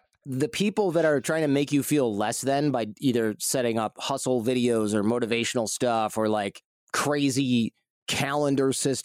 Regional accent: Detroit, Michigan, United States; I probably growing up in the Midwest, we're not afraid to kind of make fun of ourselves, make fun of things.

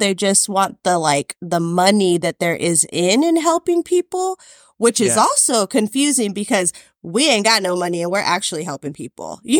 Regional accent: Oceanside, California, United States; I moved back to my hometown of Oceanside, just, you know, North San Diego.

